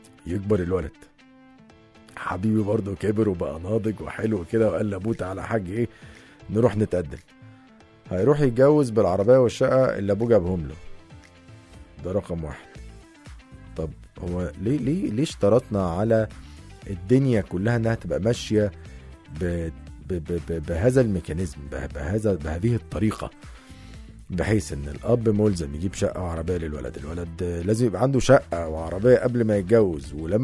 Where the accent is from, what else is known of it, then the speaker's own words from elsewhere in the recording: Egypt; مثلا عندنا في مصر هنا كل محافظه ليها عادات وتقاليد مختلفه.